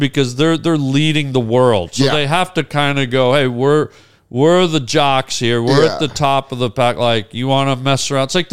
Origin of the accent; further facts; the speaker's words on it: Canada; I'm very patriotic as a Canadian